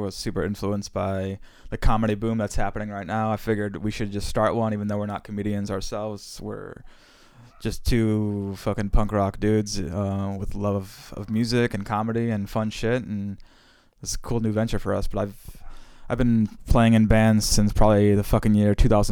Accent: Chicago, Illinois, United States; especially in the Chicagoland area, because we're from Chicago.

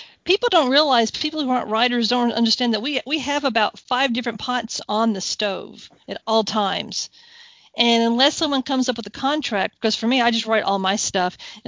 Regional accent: United States; I am not English. I'm not old-fashioned. I'm very much a very American.

